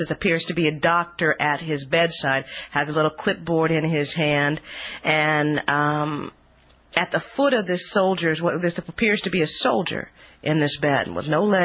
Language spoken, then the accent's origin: English; United States; Well, I'm an American.